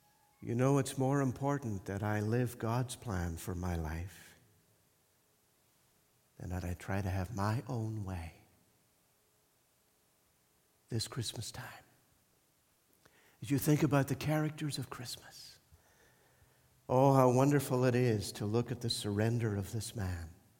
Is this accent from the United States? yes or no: no; Ireland; I grew up in Ireland making all kinds of bangs called explosions.